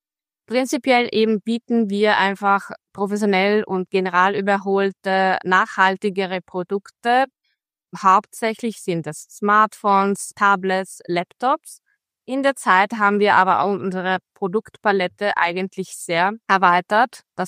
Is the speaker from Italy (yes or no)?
yes; Marche, Italy; Ich komme aus Mittelitalien. Die Region ist aus Tourismusebene im Ausland weniger bekannt. Es heißt die Marken, ist aber eigentlich gleich so schön oder schöner wie andere Regionen Mittelitaliens.